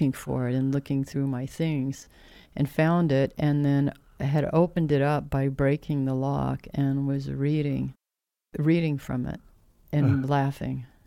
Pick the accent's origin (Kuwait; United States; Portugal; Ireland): United States; Tulsa, Oklahoma; I mean, growing up in Tulsa